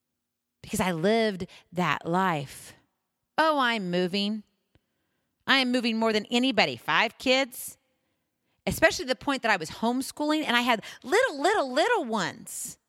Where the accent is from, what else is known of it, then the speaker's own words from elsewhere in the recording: Hawaii, United States; I mean, I'm from Hawaii, so flying over the ocean, no big deal.